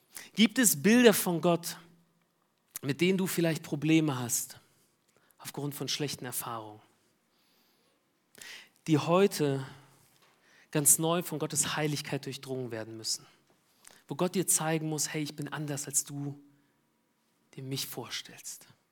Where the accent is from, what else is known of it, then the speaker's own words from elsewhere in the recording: Tajikistan; Ich komme selbst aus Tadschikistan, bin dort geboren, habe dort meinen Zivildienst gemacht.